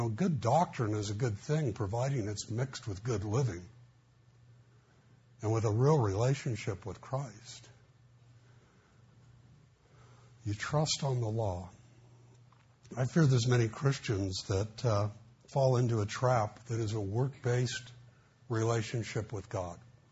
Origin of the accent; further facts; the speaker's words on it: Los Angeles, California, United States; I grew up in the East LA area, and there was parochial school, and I knew the Catholics wore funny uniforms when they went to school, and I knew I wasn't a Catholic, so I must be a Baptist.